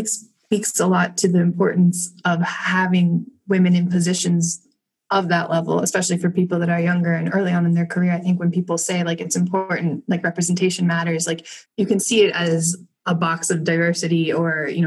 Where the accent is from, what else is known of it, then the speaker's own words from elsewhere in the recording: United States; And so I'm American, seeing that as an American woman